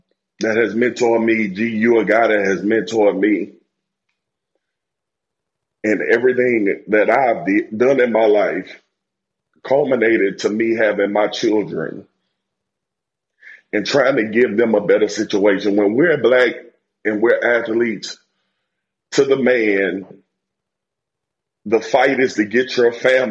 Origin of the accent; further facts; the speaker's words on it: Baton Rouge, Louisiana, United States; now in Texas, United States; I grew up in South Baton Rouge, Louisiana. I have met some of the best people I've known, white, black, Hispanic, in my own city and state. And I live in Texas